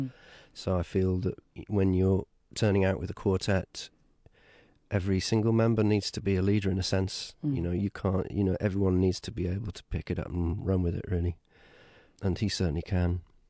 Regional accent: Liverpool, North West England, United Kingdom; I grew up with, I mean, God, I grew up in Liverpool.

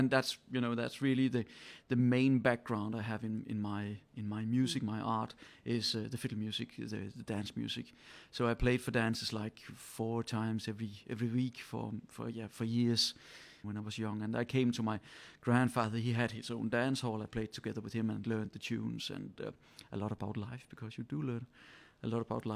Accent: Southern Denmark, Denmark; I'm from Fyn, the central island in Denmark, from the southern part.

